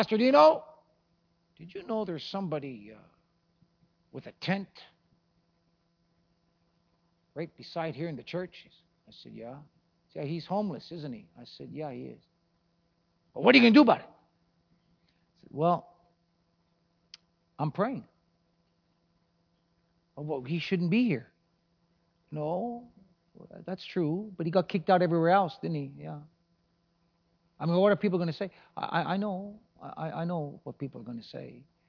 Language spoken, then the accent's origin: English; Montreal, Quebec, Canada; I'm from Montreal, and I stayed here last night